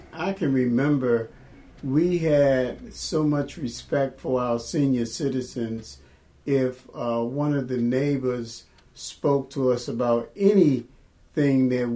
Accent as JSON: {"language": "English", "town": "Washington", "region": "District of Columbia", "country": "United States", "said": "as you were growing up in this community, and we are from Washington, D.C., in the Trinidad community, we all played basketball and football together and just did some things."}